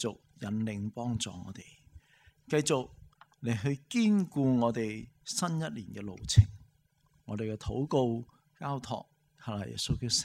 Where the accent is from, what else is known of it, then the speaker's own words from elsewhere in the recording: Hong Kong; 我们香港人对于香港人的认同感是最高的